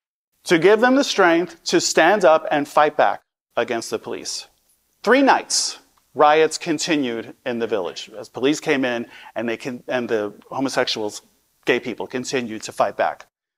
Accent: New York City, New York, United States; So I grew up in Staten Island, New York City, you know that. Conservative, religious parents, right? Fundamentalist. Plymouth Brethren was the name of the denomination.

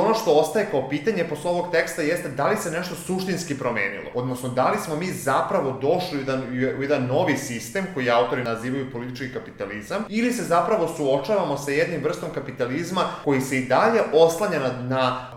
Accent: Serbia; opet ako dolazimo iz Srbije

